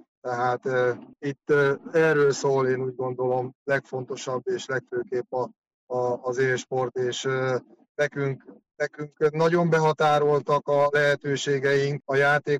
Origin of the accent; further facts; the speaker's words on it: Tolna, Hungary; Egyébként Ponyhád Varasdi, egy Tolna megyei kis faluból származunk, és az Komlótól körülbelül egy 60 kilométerre van.